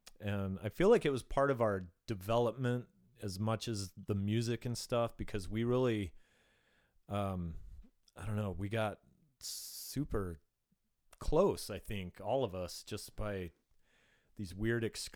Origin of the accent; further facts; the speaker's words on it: Yelm, Washington, United States; because where we grew up in Yelm is pretty rural, very rural.